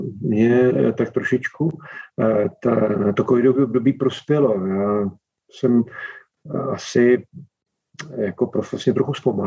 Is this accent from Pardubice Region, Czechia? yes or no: yes; Pardubice, Pardubice Region, Czechia; also born or lived in Vysoké Mýto; já sice jsem se narodil a vyrůstal v Pardubicích, nebo narodil jsem se ve Vysoký Mítě, ale vyrůstal jsem v Pardubicích, ale vazbu k Vysočině jsem vždycky měl.